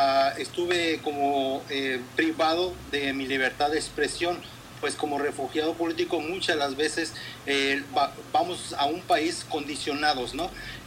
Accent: Colima, Mexico; moved away as an adult; now in Seattle, United States; Yo soy de México, de Colima, y estoy en la ciudad de Seattle, Washington.

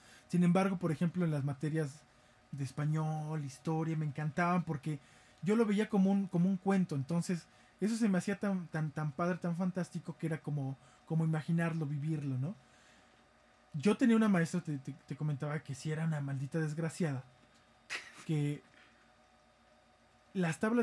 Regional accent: Mexico; Pero pues yo soy mexicano y les digo

